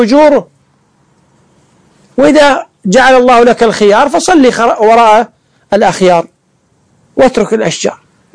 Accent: Kuwait; لما أمر ولي الأمر عندنا في الكويت بتسليم الأسلحة

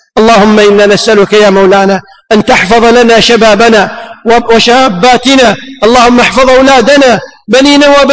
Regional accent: Kuwait; يقصد بعض أهل الفساد بلدتنا وأهلنا في الكويت الحبيبة

